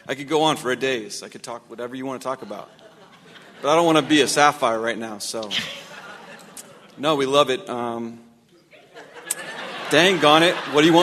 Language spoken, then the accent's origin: English; Indiana, United States; now in Portland, United States; No, Indiana.